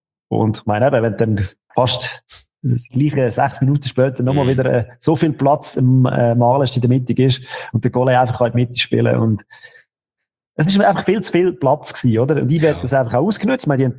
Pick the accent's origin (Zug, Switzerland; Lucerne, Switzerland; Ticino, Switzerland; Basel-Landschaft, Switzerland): Lucerne, Switzerland; Ich als Luzerner in Bern, quasi ein Heimspiel